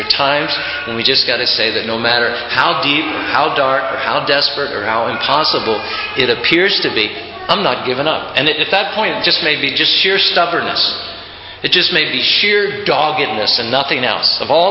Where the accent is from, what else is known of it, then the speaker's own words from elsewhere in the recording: Utah, United States; We're from Utah Valley, right?